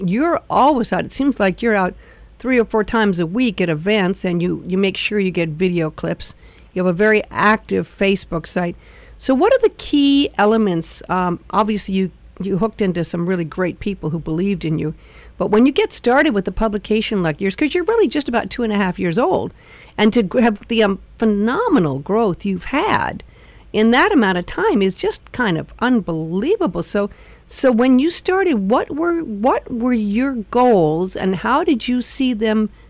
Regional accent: Los Angeles, California, United States; I was born in Los Angeles, grew up above Sunset and Doheny, up in the Hollywood Hills, and my favorite thing to do growing up was to go horseback riding, and that was up by where the Hollywood sign is.

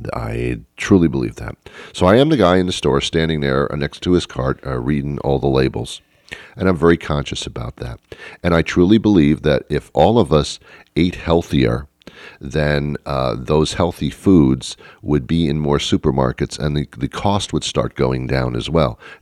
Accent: the South, United States; And we get in a truck and we go get some bacon because we're from the South.

